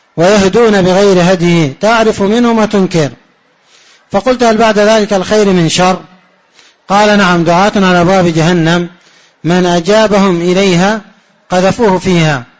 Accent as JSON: {"language": "Arabic", "country": "Yemen", "said": "يعني بعض اللهجات عندنا في اليمن هكذا يقول"}